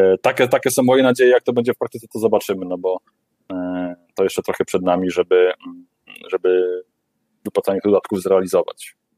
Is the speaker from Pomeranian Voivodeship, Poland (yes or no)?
no; Warmian-Masurian Voivodeship, Poland; Byłem takim typowym mazurnikiem, też pochodzę trochę z tamtych rejonów